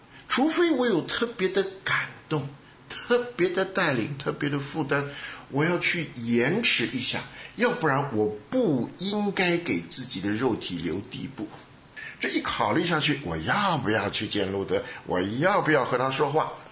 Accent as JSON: {"language": "Chinese", "country": "China", "said": "我们中国人无论你从哪里来的"}